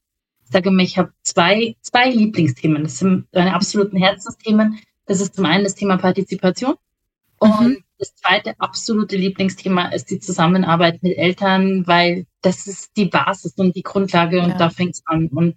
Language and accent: German; Schierling, Bavaria, Germany; Ich komme aus Schierling. Schierling liegt im südlichen Landkreis Regensburg. Also um die Ecke von der Mildi sozusagen fast schon. Sehr gut erreichbar, weil wir sehr zentral liegen zwischen Landshut, Straubing, Regensburg.